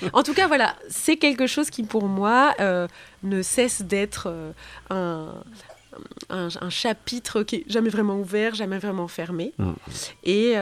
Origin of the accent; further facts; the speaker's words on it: Hauts-de-France, France; born there; je suis née dans le Nord, mais je suis née dans le Nord de deux parents d'horizons différents.